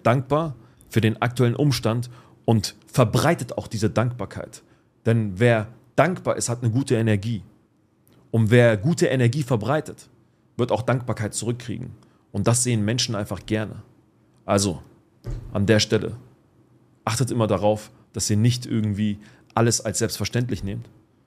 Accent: Palestine; auch ich als Palästinenser, wenn ich das heute sehe, was auf der Welt abgeht, was meine eigenen Landsleute, sage ich mal, jeden Tag durchzumachen haben

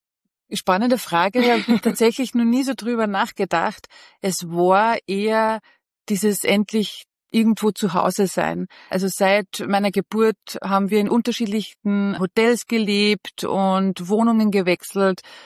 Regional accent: Austria; first language Bosnian; German is a second language; Und zwar sage ich immer, ich bin Österreicherin mit bosnischen Wurzeln.

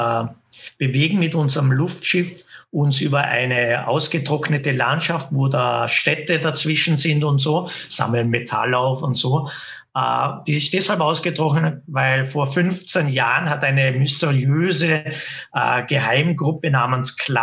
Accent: Schruns, Vorarlberg, Austria; von meinem Heimatort Schruns mitgenommen habe

